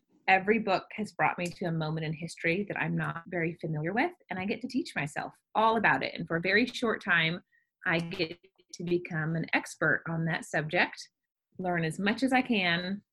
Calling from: Nashville, Tennessee, United States; Nashville, Tennessee.

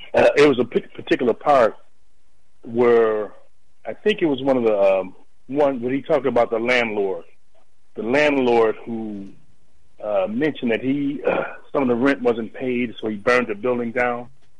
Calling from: Detroit, Michigan, United States; from Detroit.

